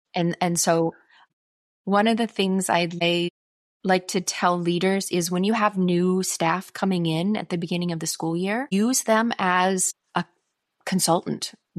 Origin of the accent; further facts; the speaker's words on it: Iowa, United States; moved away as an adult; now in Switzerland; So I grew up in Iowa, in an itty bitty town of 2,000 people. And it's really kind of shaped my worldview, which is, I've lived in Switzerland for 13 years now.